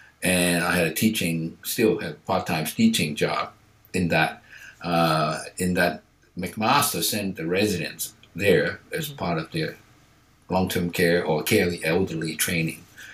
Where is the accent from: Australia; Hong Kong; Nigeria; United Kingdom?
Hong Kong; moved away as an adult; also born or lived in United States; now in Canada; I do have a Chinese name and it's in my passport. I came from Hong Kong. I went to the United States to do an undergraduate studies in electrical engineering.